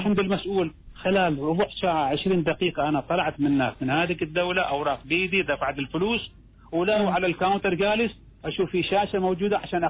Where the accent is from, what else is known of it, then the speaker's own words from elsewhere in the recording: Oman; إحنا شعب عماني